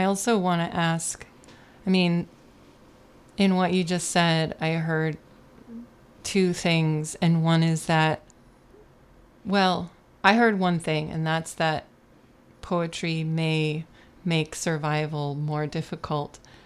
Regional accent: Buffalo, New York, United States; And for me, growing up in Buffalo, so I have this background of like the smaller city art scene

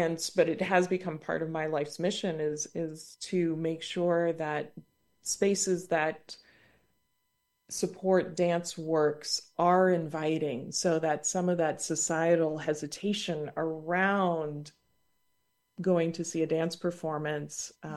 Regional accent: Canada; now in United States; I was raised in Canada and had regular access to the arts. And then when I settled in the United States

